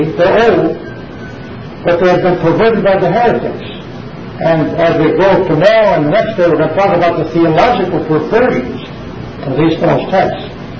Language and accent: English; New Jersey, United States; I come from New Jersey, right across the United States.